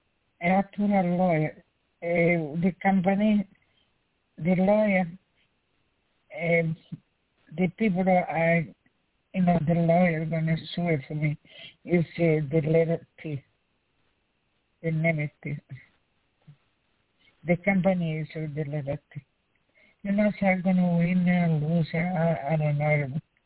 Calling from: New York, United States; You're calling from New York.

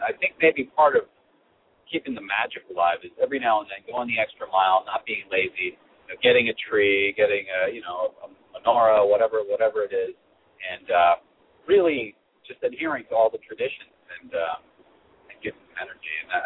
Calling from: Connecticut, United States; I'm calling from Connecticut.

